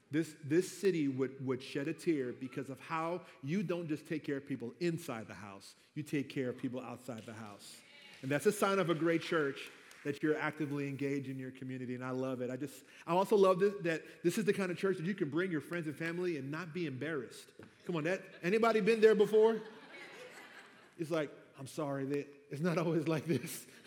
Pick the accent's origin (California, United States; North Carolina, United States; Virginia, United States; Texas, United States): Virginia, United States; I come to you from the Commonwealth of Virginia.